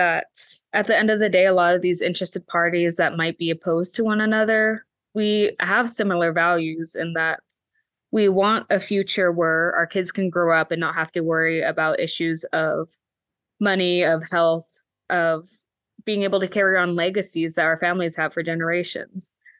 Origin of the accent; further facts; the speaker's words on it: United States; even though they might not have that cultural connection that I do growing up on the Klamath River